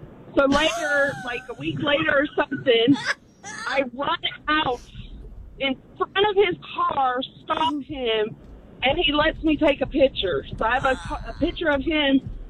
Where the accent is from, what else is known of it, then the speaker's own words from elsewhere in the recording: San Diego, California, United States; So I grew up in San Diego, and when I was 11, someone I knew, you know, neighborhood friends, she dated Mario Lopez.